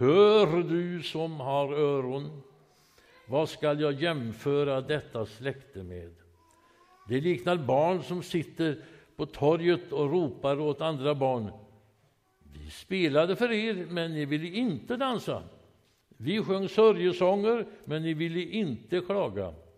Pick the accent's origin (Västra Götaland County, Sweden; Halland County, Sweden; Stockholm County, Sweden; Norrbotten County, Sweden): Västra Götaland County, Sweden; Smögen; Och det mindes mig min söndagsskolsvandring hemma på Smögen.